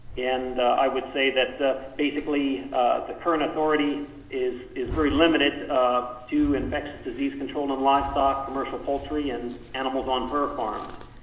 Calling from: Anchorage, Alaska, United States; I'm the state veterinarian for Alaska, and I'm calling in from Anchorage.

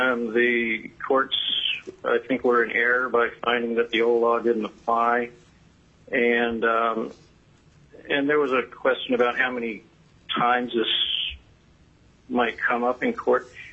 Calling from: Petersburg, United States; I'm calling from Petersburg today.

